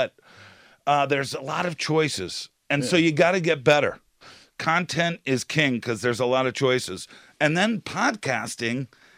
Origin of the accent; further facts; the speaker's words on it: Boston, Massachusetts, United States; I was listening to morning radio as I grew up in Boston.